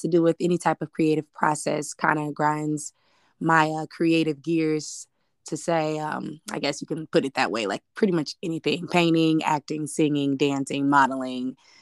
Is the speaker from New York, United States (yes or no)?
no; Indianapolis, Indiana, United States; now in Atlanta, United States; I live here in Atlanta, Georgia. I'm originally from Indianapolis